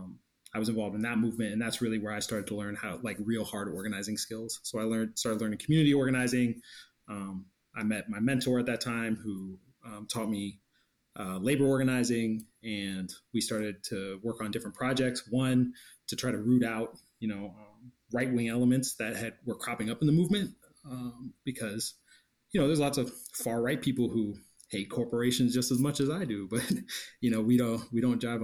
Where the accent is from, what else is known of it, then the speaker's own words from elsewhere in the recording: Virginia, United States; So I grew up in Virginia, actually. I'm not from Missouri originally. I'm a Missourian now, deeply, but I grew up in Virginia.